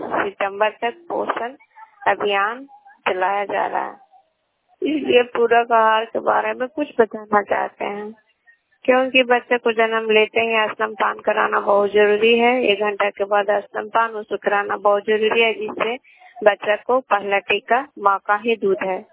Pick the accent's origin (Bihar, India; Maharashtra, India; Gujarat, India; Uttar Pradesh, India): Bihar, India; Pachloga; हमारा जिला नालंदा है, ग्राम पोस्ट पचलोगा के रहने वाले हैं, इस्लामपुर प्रखंड के